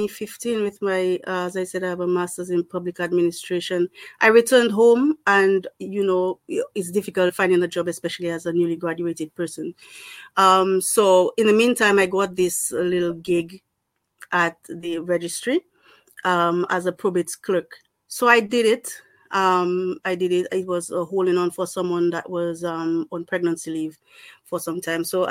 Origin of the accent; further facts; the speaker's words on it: Dominica; I am from Dominica. I worked in Dominica as a teacher